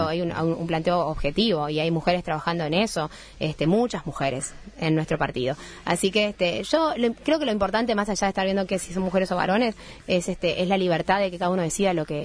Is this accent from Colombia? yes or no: no; Uruguay; nosotros somos, el uruguayo somos personas inteligentes, somos pocos